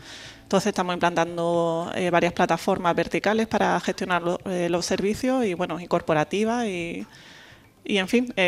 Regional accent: Jaén, Andalusia, Spain; yo soy de Jaén, pero emigré también hace unos años por necesidades, pero bueno, el ámbito personal me ha hecho volver y encantada de estar aquí en mi ciudad.

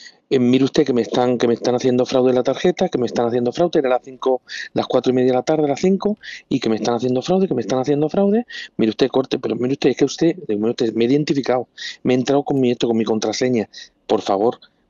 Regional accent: Cañete, Spain; soy de Cañete.

